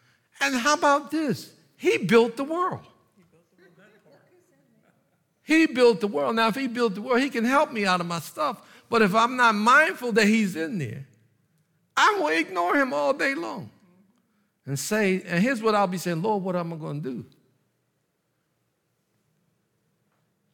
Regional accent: Philadelphia, Pennsylvania, United States; I'm from Philadelphia. And I'm an urban pastor.

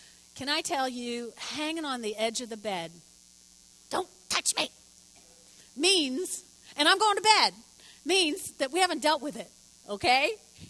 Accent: New Jersey, United States; When I grew up in North Jersey, until my parents remodeled this bathroom, we had one of those claw and ball bathtubs

